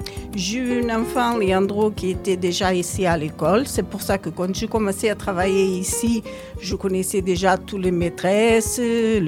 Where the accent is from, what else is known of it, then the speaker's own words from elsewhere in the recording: Portugal; French is a second language; now in France; Et je suis portugaise, ça fait 12 ans que je suis en France.